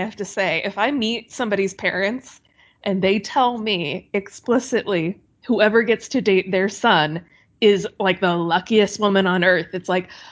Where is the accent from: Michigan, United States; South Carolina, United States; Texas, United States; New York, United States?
New York, United States; Like, I'm from 45 minutes north of New York City. Like, that's, it's not exactly the same thing. So immediately my alarm bells were ringing because I know about this town.